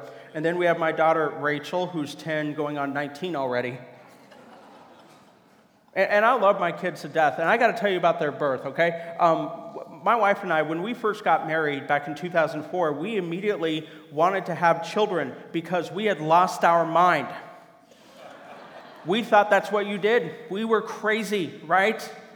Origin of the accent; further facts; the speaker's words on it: Kansas City, Missouri, United States; now in Simi Valley, United States; But I am originally from Missouri, Kansas City. Go Chiefs.